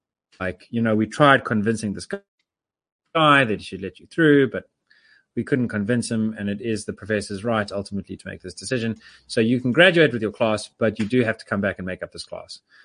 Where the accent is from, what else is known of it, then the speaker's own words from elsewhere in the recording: South Africa; tell us your story, why do you speak Russian? I'm South African.